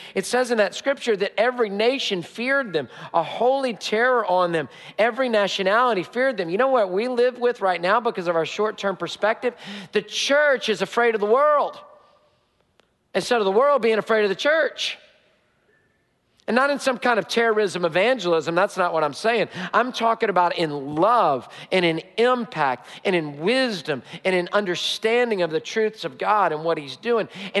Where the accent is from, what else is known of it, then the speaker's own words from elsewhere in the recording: United States; I'm an American, but let me tell you what I am before I'm an American.